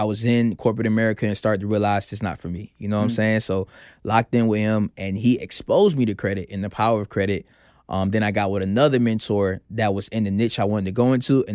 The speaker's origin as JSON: {"language": "English", "town": "Miami", "region": "Florida", "country": "United States", "tie": "born or raised there", "also_born_or_lived": "Atlanta", "moved": "yes", "lives_now": "Las Vegas, United States", "said": "Born and raised in Miami, Florida, moved to Atlanta, and now I'm in Las Vegas."}